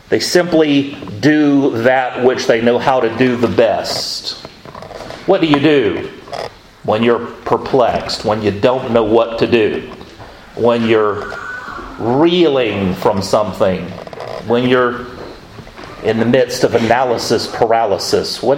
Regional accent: Florida, United States; And I grew up in Florida and there's lots of water around.

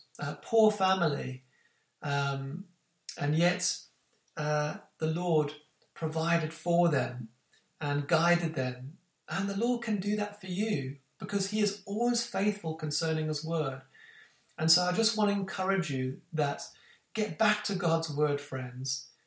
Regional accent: Fish Hoek, Western Cape, South Africa; I was raised in South Africa, and when you often had bushfires. I used to live in a place called Fishhook, surrounded in a valley by mountains

